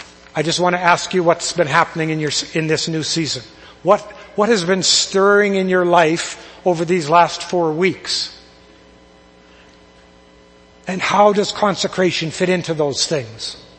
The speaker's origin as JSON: {"language": "English", "town": "Coaldale", "region": "Alberta", "country": "Canada", "tie": "born or raised there", "said": "Because growing up in Coaldale, I was in a church that was primarily farmers. Probably 90% of those folks were farmers."}